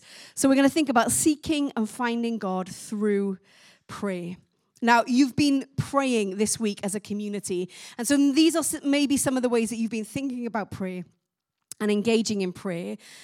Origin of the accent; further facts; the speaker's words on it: Wales, United Kingdom; I'm Welsh, so I say the word Luke really funny.